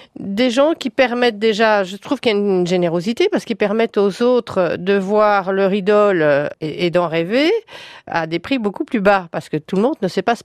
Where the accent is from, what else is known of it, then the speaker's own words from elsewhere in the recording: Belgium; chez nous en Belgique